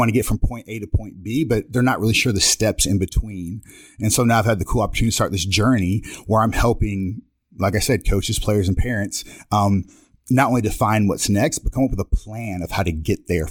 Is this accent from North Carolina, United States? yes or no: yes; North Carolina, United States; I grew up in the Southeast, like we talked about, North Carolina